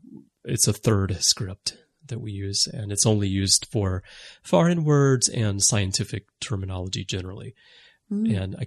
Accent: United States; You know, you're Australian, I'm American, we both speak English

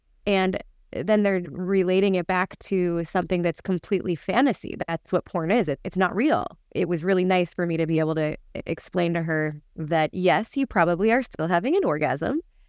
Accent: Minnesota, United States; A woman from my hometown, very small town in northern Minnesota.

